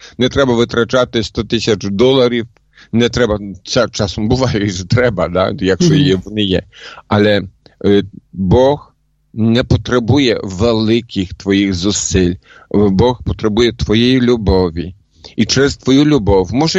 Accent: Poland; Ukrainian is a second language; я в Польщі зустрів, я ж поляк, в Польщі це було.

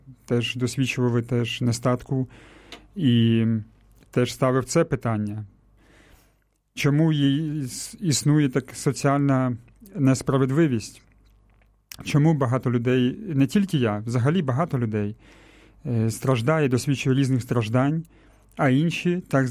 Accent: Vinnytsia, Vinnytsia Oblast, Ukraine; і я з Вінниці, мені 39 років

